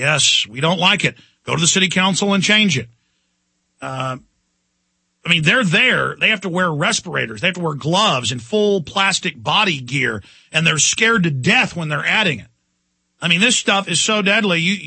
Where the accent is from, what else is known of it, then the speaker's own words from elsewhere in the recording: Dallas, Texas, United States; And growing up in Dallas, I didn't know fluoride was bad.